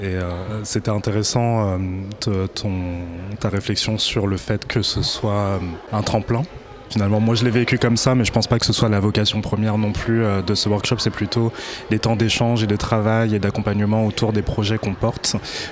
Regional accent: Hauts-de-France, France; c'est la première fois qu'ils sont montrés en Picardie. Et je suis Picard.

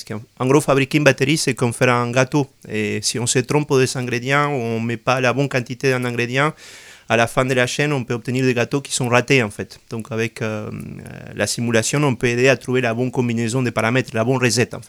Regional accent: Argentina; ce qu'on appelle chez moi en Argentine, je suis d'origine argentine

